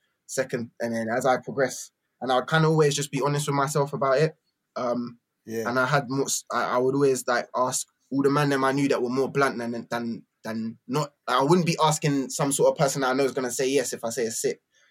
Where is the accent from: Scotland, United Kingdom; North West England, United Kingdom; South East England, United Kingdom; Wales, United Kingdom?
South East England, United Kingdom; Brighton; also born or lived in London; And then a few years later, me and my mum went to Brighton. So I've always been a bit back and forth, really. I've always been there's part of the elements of Brighton where I've always associated with home and then elements of London that I've always associated with home.